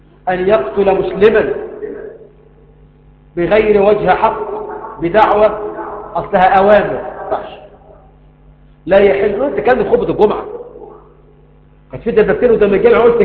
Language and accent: Arabic; Egypt; بلدنا مصر